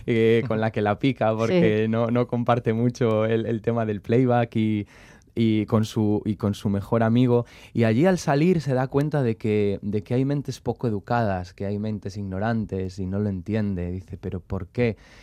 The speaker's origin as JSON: {"language": "Spanish", "region": "Galicia", "country": "Spain", "said": "Yo soy de Galicia"}